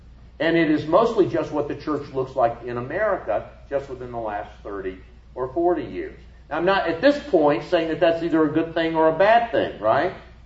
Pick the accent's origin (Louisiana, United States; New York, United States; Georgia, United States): Georgia, United States; Atlanta; now in Billings, United States; I mean, and I can tell you, I was raised in the Atlanta area, and y'all know Atlanta.